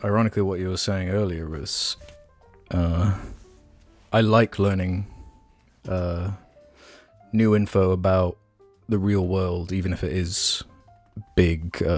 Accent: Jersey; Growing up on Jersey Island, we'd frequent Jersey Zoo.

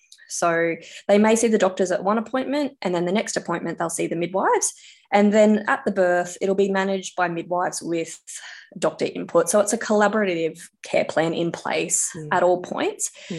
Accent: Queensland, Australia; now in Tamworth, Australia; No, I'm not a native of Tamworth. I'm actually from Queensland, a different state. So I moved to New South Wales about 11 years ago, and Tamworth has been my area where my husband and I will continue to live.

